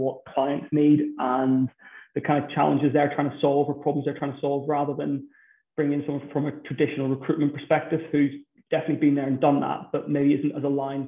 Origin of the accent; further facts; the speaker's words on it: Belfast, Northern Ireland, United Kingdom; now in Bristol, United Kingdom; Just outside of Belfast.